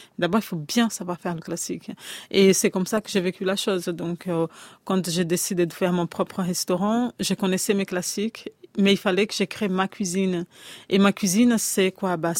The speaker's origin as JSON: {"language": "French", "region": "Minas Gerais", "country": "Brazil", "tie": "born or raised there", "said": "C'est un petit plat de Minas Gerais, de là où j'ai grandi."}